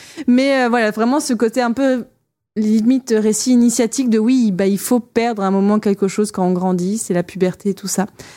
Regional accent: South, France; Et moi, je viens un petit peu du sud, donc c'est pour ça. Mais moi, je dis les deux, Tom ou Tom.

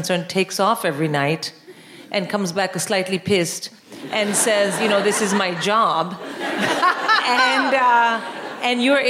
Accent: India; Well, I grew up in India

